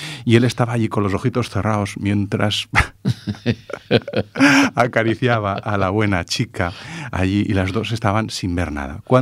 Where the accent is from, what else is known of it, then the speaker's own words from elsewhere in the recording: Caspe, Aragon, Spain; Mi pueblo es Caspe, un pueblecito aragonés, pequeño. En aquella época, pocos habitantes.